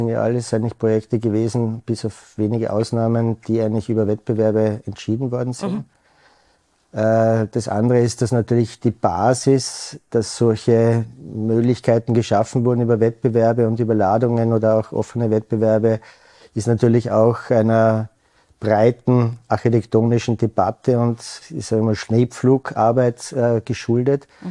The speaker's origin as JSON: {"language": "German", "region": "Vienna", "country": "Austria", "lives_now": "Innsbruck, Austria", "said": "ich bin ja auch kein Tiroler, ich bin ein Wiener, also bin ich auch zugezogen"}